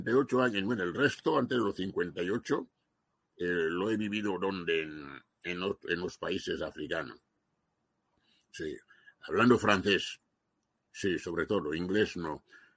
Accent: Equatorial Guinea; born there; nosotros decimos que somos guineanos porque nacimos ahí

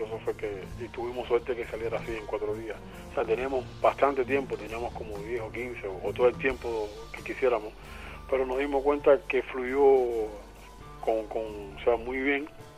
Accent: Havana, Cuba; Sí, soy cubano, nacido en La Habana y criado en La Habana.

